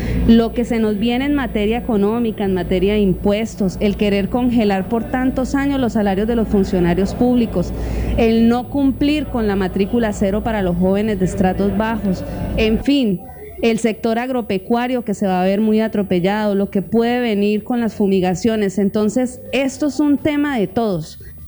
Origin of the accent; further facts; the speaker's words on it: Colombia; Si nosotros como pueblo colombiano, en las movilizaciones, en la búsqueda de esos derechos